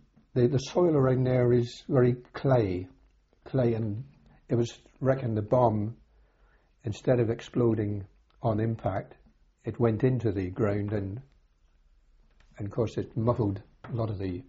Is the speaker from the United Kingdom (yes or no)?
yes; Torquay, South West England, United Kingdom; I was born in Torquay.